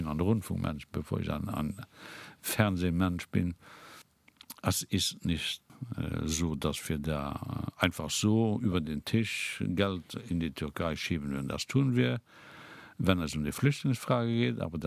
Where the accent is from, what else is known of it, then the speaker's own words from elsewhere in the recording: Luxembourg; Ich bin als Luxemburger überhaupt nicht damit einverstanden